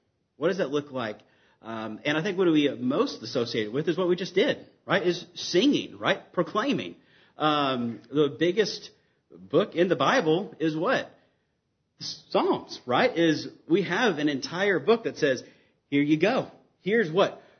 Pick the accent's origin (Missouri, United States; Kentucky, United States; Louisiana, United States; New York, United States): Kentucky, United States; Murray; So, yes, I am from Murray. I am the director at the Hope Center in Mayfield.